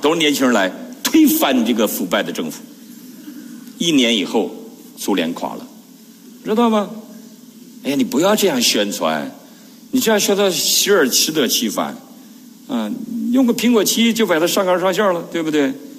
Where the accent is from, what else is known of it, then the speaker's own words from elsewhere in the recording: Northeast China, China; 我们东北人全是汉奸，不是汉奸就亡国奴。